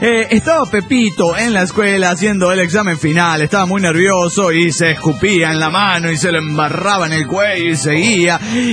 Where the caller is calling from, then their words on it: Tijuana, Baja California, Mexico; de Tijuana, México.